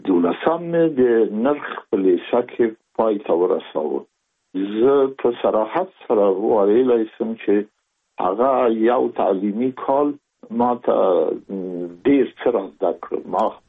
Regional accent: Kabul, Afghanistan; زه زېږېدلی په کابل کې یم. د کابل په چاربي کې ګزرګاه پله ته ورڅېرمه، او کلی د شکلا خان کلا. هلته زه زېږېدلی یم، خو یو درې یا څلور کاله وروسته زما کورنۍ بیا د مراد خان ته کډه شوې ده، چې هلته د پدري کلا ده.

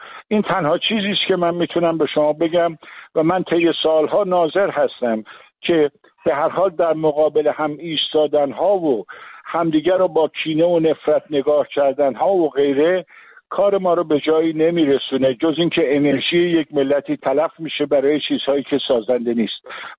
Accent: Iran; همه ما ایرانی هستیم

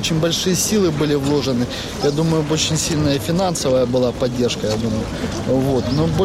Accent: Mariupol, Donetsk Oblast, Ukraine; born there; moved away as an adult; also born or lived in Prague; Я родился в Мариуполе, вот, но потом 20 лет переехал в Прагу и жил 15 лет в Праге.

